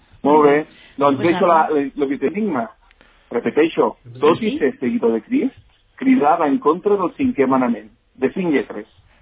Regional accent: Vimbodí, Catalonia, Spain; also born or lived in Lleida

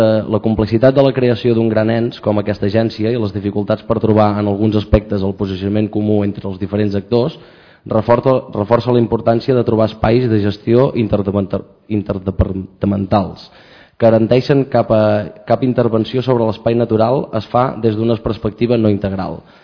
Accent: Montblanc, Catalonia, Spain; sóc de Montblanc, on tenim un terme municipal immens i que és molt nostre

